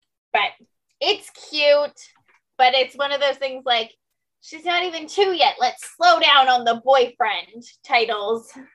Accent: Windsor, Ontario, Canada; So pretty much American Thanksgiving just in Canada.

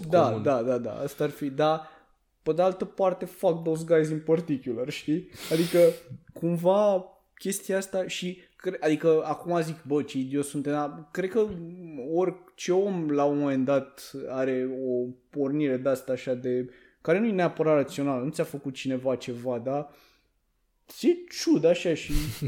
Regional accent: Romania; noi suntem români, nu vine nimeni să te salveze, deci trebuie să te descurci

